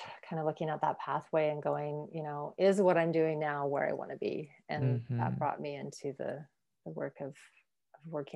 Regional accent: Alberta, Canada; I grew up in privilege. I grew up in Northern Alberta, so in an Irish Catholic family, Irish Scottish Catholic, I guess. I'm the youngest of seven.

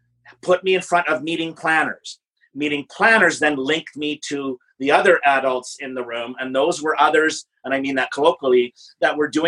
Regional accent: Yorkton, Saskatchewan, Canada; But in 1985, my hometown of Yorkton, Saskatchewan, population 15,000 people, hosted the first ever Canadian Student Leadership Convention.

